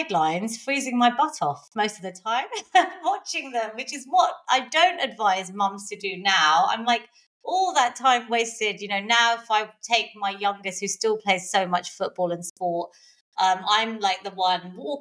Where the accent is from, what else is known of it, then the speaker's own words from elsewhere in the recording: London, United Kingdom; born there; I was born in London. My parents had come over in the 1960s from Kenya, and they're both Indian.